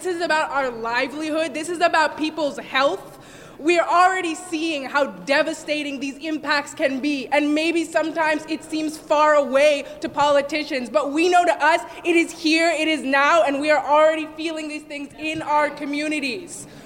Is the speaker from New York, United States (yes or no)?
yes; Manhattan, New York, United States; I'm from Manhattan. I'm 20 years old.